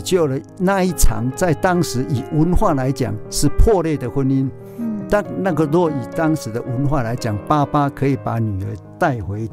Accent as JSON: {"language": "Chinese", "country": "Taiwan", "tie": "born or raised there", "second_language": "Chinese", "lives_now": "Germany", "said": "其实我是非常土生土长的台湾人、我上小学之前我还不会讲我们所讲的国语啊或是什么普通话"}